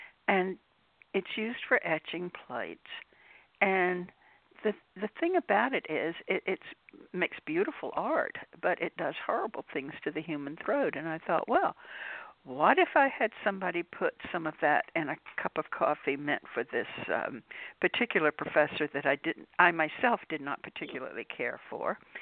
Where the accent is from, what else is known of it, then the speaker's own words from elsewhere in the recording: North Carolina, United States; I am a native Tar Heel